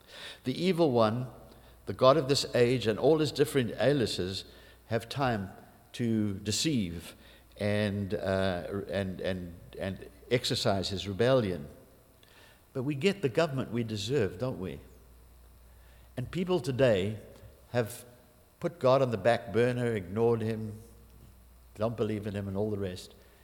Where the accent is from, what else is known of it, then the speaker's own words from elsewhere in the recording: Canada; look, we're from Canada.